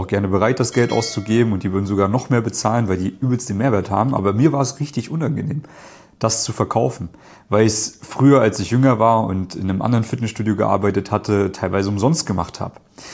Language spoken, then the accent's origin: German; Thuringia, Germany; Ich selbst komme beispielsweise aus Thüringen. Das heißt, ich bin im Osten geboren. Meine Eltern haben damals in der DDR gelebt.